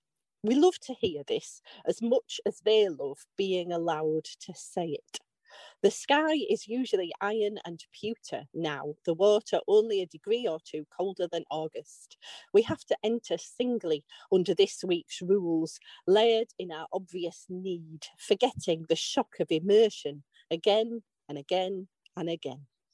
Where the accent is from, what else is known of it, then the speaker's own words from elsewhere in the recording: Bradford, Yorkshire and the Humber, United Kingdom; Oh, grew up in Bradford, in West Yorkshire.